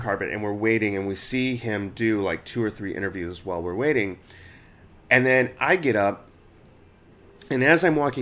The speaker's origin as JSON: {"language": "English", "town": "Detroit", "region": "Michigan", "country": "United States", "said": "So my response was, well, I'm from Detroit, but it might be hard, but I'll try."}